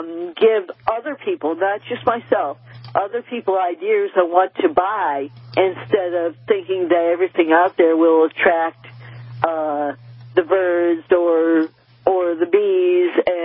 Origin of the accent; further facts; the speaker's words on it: Hadley, Massachusetts, United States; Basically because I grew up in Hadley